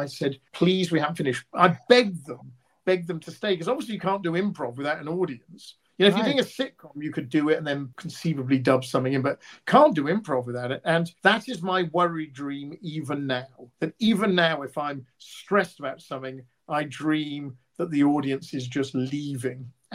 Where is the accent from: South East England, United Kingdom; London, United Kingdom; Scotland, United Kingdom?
South East England, United Kingdom; Oxford; I belong to Aleph, which is a very good synagogue, very wonderful people. It's Reform. I didn't grow up Reform. I grew up in Oxford, which is traditional.